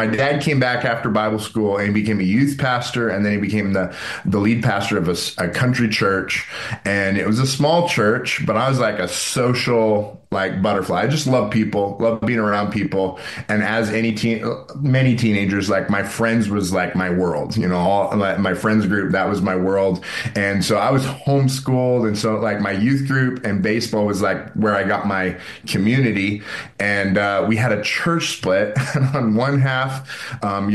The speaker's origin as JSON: {"language": "English", "region": "Alberta", "country": "Canada", "tie": "born or raised there", "said": "I grew up in Alberta. My parents live in a small town called, well, outside of the town called Warburg. It's in the bush. It's about an hour outside of Edmonton. And so that's my stomping grounds, around Edmonton, outside, in the country."}